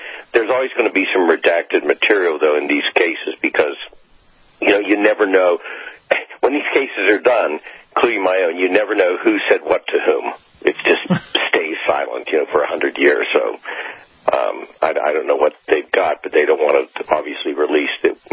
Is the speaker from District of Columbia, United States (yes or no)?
no; Ohio, United States; my home state governor, your state, Ellen Ratner, is Ohio